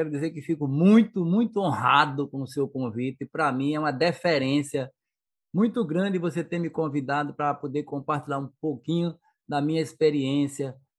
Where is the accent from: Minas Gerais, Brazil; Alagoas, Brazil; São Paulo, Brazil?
Alagoas, Brazil; Palmeira dos Índios; eu sou alagoano da cidade de Palmeira dos Índios, Alagoas, dista 130 quilômetros de Maceió. Palmeira fica no agreste alagoano.